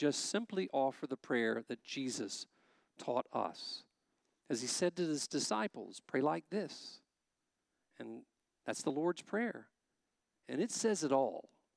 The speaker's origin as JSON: {"language": "English", "town": "Bogota", "region": "Texas", "country": "United States", "tie": "born or raised there", "said": "back in my hometown. It's called Bogota, Texas."}